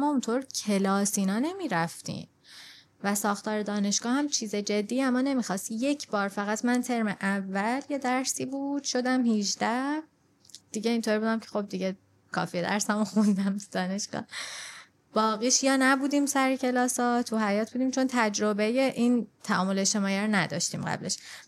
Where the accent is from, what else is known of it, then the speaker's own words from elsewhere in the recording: Iran; انگار مثلا این چیزم تو ذهنم بود که الان همه میدونم من ایرانیم